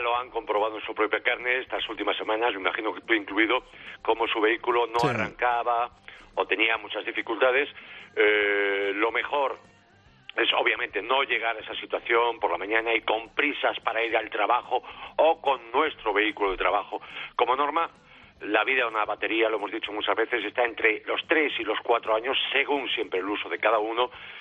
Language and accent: Spanish; Silleda, Galicia, Spain; en Silleda, Pontevedra, en mi tierra natal.